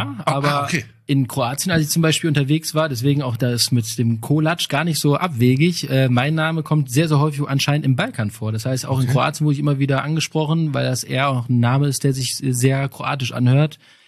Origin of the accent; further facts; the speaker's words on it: Bottrop, North Rhine-Westphalia, Germany; also born or lived in Gladbeck; Ich bin in Gladbeck geboren, bin aber quasi nach der Geburt hier in Bottrop in der Lehmkuhle aufgewachsen, dann über Vonderort, dann bis ich meine erste eigene Wohnung hier an der Osterfelder Straße hatte, bin hier zur Schule gegangen